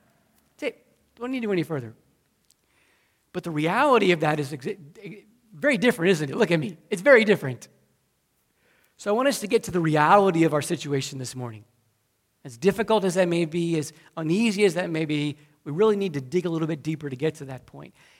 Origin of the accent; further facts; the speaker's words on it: Keysville, New York, United States; also born or lived in Connecticut; I was born in Connecticut. My parents moved to upstate New York, Keysville, New York. We have 3 stoplights, 5,000 people, 6,000 people. So being from upstate New York